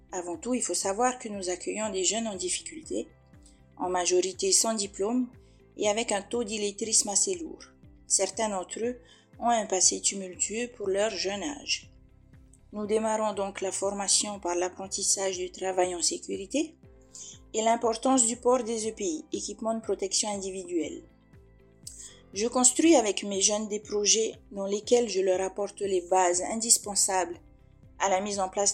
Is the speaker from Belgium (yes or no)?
no; French Polynesia; Je suis mariée et maman de 3 enfants. Et je suis originaire de Polynésie.